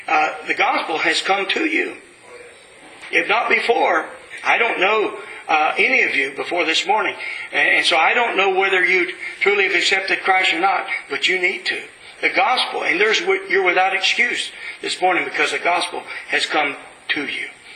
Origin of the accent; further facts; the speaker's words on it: Texas, United States; moved away as an adult; But, I'm a Texan. What can I say? I can't hide that fact. But I couldn't stay in Texas.